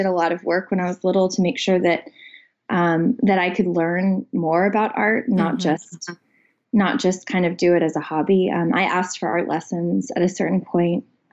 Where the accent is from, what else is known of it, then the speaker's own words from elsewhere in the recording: Houston, Texas, United States; And I grew up in Houston, which has a pretty amazing, art and theater and, dance, just like lots of culture in Houston.